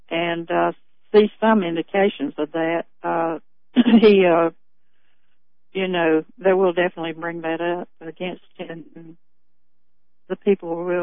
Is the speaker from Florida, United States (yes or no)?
yes; Florida, United States; also born or lived in Georgia; were born about 15 miles apart in the same year in Georgia on farms. She was raised up there, and I was raised in Florida.